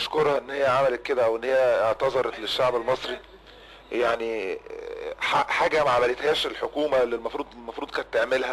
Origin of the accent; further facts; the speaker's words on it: Egypt; جرح في قلوبنا كلنا كمصريين